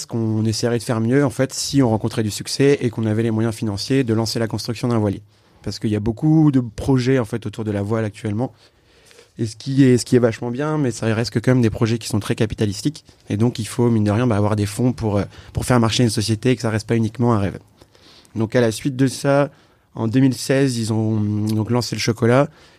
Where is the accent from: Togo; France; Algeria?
France; Morlaix, Brittany; Je suis originaire de Morlaix